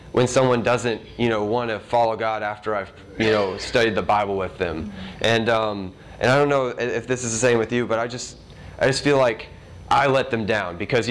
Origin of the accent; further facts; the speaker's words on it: Atlanta, Georgia, United States; I am from Atlanta, Georgia. I was born and raised over there. I go to Georgia State University.